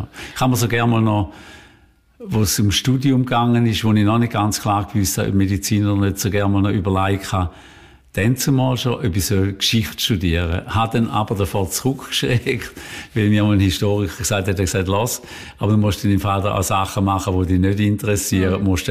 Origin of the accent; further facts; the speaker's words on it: Tägerwil, Thurgau, Switzerland; also born or lived in Kreuzlingen; Ich bin in Kreuzlingen geboren, 1953. Meine Eltern sind, als ich zweijährig war, sind sie dann auf Tägerwil in Trauben gezogen, also dort neben dem Restaurant Ochsen. Und dort habe ich meine Kindheit verbracht